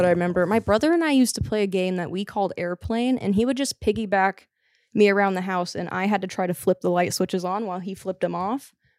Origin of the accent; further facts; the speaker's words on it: Melcher-Dallas, Iowa, United States; I'm growing up in Southern Iowa. It's called Melcher, Dallas. Very small.